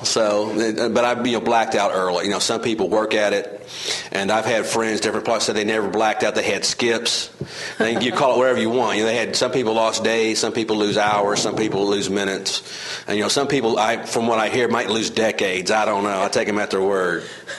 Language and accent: English; Evansville, Indiana, United States; But I'm originally from Evansville, I came back to Evansville about 10 years ago.